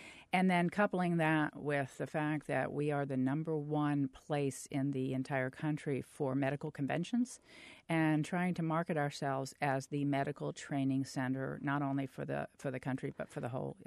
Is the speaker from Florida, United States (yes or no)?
yes; Gotha, Florida, United States; And I say, I'm from, you know, Gotha, that doesn't mean anything to anybody outside this immediate area. If I say I'm from Orlando, they relate.